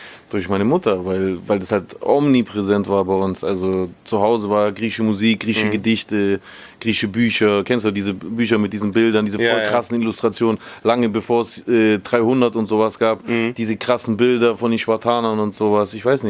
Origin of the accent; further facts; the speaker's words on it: Baden-Württemberg, Germany; now in Stuttgart, Germany; also ich lebe jetzt seit 10 Jahren in Stuttgart, aber aufgewachsen bin ich am Bodensee.